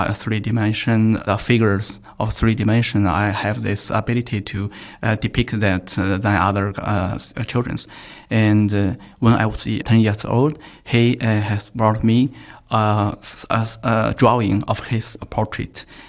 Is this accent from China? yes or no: yes; Beijing, China; born there; English is a second language; I was born in Beijing.